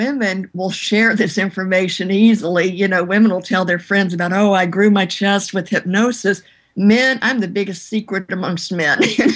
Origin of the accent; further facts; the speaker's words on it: Louisiana, United States; I'm from Louisiana.